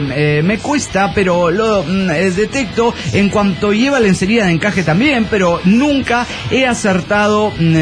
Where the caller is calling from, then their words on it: Comitán, Chiapas, Mexico; de Comitán, Chiapas, México.